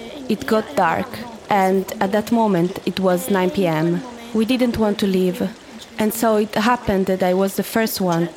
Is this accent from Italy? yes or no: yes; Sardinia, Italy; I come from Sardinia.